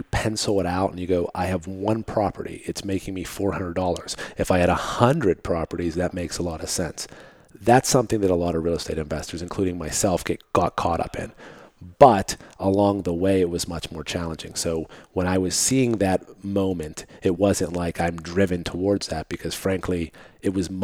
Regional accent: Mount Oliver, Pennsylvania, United States; Okay. Well, I grew up in Mount Oliver, which is a community right next door where we're at. That was where my mom's apartment was. We were a low-income family, single-parent home.

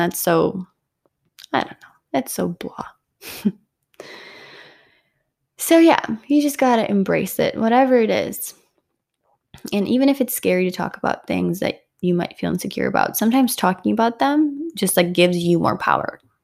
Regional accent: Ukraine; English is a second language; And my lisp was because I grew up in Ukraine and I had to learn English at the age of 10.

